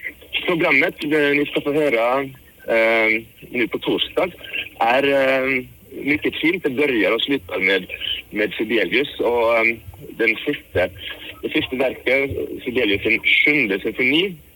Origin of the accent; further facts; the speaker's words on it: Vestland, Norway; Swedish is a second language; also born or lived in Stockholm, Sweden; Jag kommer från Norge, bor i Bergen och har vuxit upp på en ö söder om Bergen i Hardangerfjorden. Jag har pluggat på Akis i Stockholm, så jag är då alltså en ex-nollåtare. Bodde där i 4 år från 96 till 2000